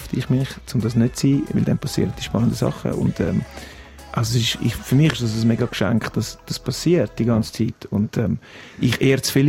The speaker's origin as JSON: {"language": "German", "region": "Zurich", "country": "Switzerland", "said": "Ich bin selber Zürcher"}